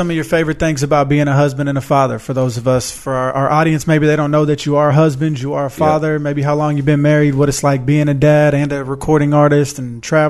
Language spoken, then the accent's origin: English; Houston, Texas, United States; but just I grew up in Houston, so I'm Southern hip hop.